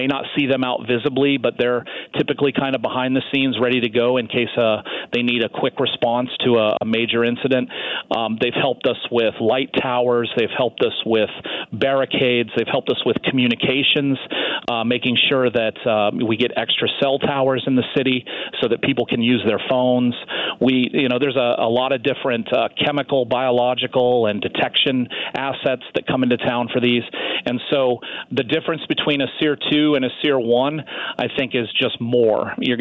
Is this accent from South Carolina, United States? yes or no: no; Seattle, Washington, United States; because I'm from Seattle originally. I've lived here 28 years.